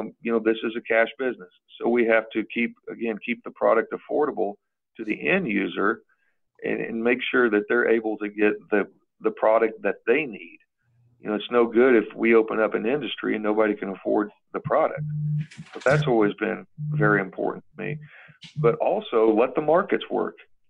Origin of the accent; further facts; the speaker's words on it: Seymour, Indiana, United States; I was on city council here in my hometown of Seymour for 5.5 years